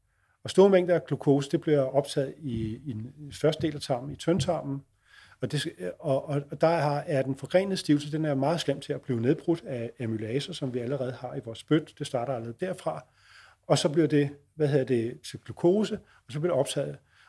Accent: Roskilde, Zealand, Denmark; jeg kommer fra Roskilde, der har vi det i hvert fald i vores kommune

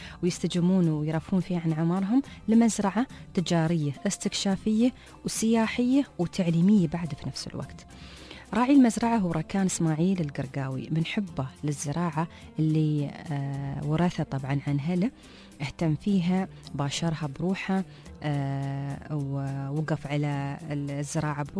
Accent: Ras Al Khaimah, United Arab Emirates; عندنا في راس الخيمة

